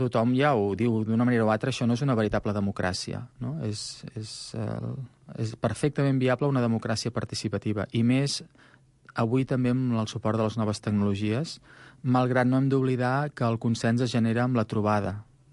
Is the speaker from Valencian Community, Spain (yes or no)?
no; Cardedeu, Catalonia, Spain; en el municipi d'on jo soc, a Cardedeu